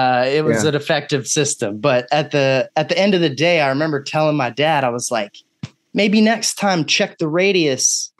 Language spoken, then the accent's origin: English; Austin, Texas, United States; I grew up in Texas myself, in Austin for the most part.